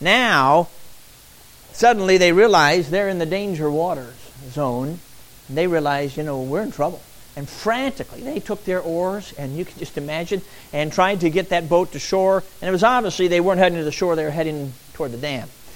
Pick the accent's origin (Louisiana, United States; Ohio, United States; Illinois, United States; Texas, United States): Illinois, United States; Chicago; Now you got to work at it in the city, I understand. But I grew up in Chicago.